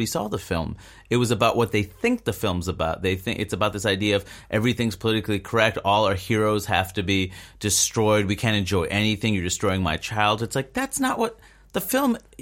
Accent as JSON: {"language": "English", "town": "New York City", "region": "New York", "country": "United States", "tie": "born or raised there", "said": "Like, you know, I grew up in New York City. Like, there is, you know, I grew up with a great deal of self-esteem in part because I had other brown people around me."}